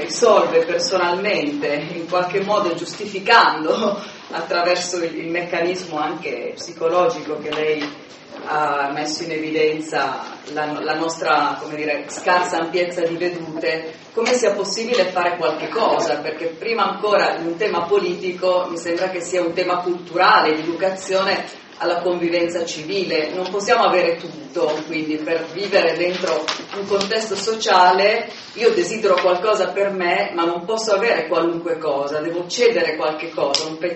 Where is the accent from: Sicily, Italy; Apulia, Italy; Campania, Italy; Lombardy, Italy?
Lombardy, Italy; Milan; sono di Milano